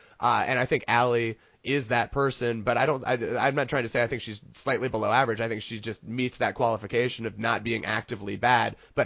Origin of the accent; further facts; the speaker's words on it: New England, United States; Yeah, I think this is going to sound so weird, especially because I'm from New England